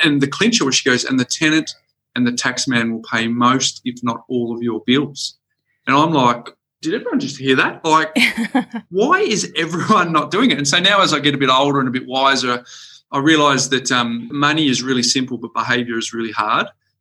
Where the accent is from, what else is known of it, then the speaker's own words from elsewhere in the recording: Perth, Western Australia, Australia; I was a degree qualified accountant from my hometown in Perth